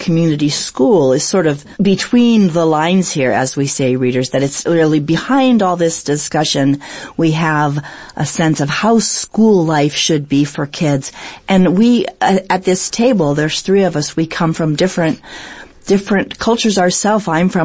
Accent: Canada; Yeah, I'm from Canada.

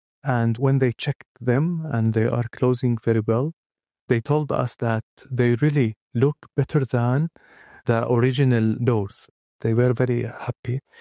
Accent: Aleppo, Aleppo Governorate, Syria; I'm from Aleppo, northwest Syria.

